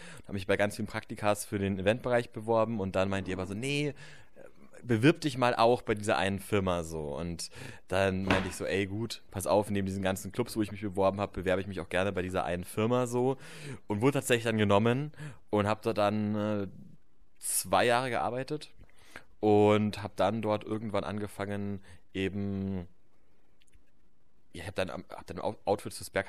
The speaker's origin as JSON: {"language": "German", "region": "Bavaria", "country": "Germany", "said": "Ich komme ja auch aus Bayern, ich weiß schon, wie das da abgeht."}